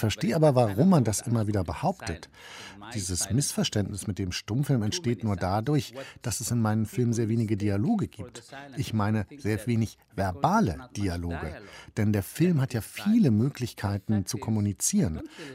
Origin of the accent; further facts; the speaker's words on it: Israel; wir Palästinenser denn eigentlich? Wir leben innerhalb der Grenzen Israels, eines Staates, dessen Pass wir zwar besitzen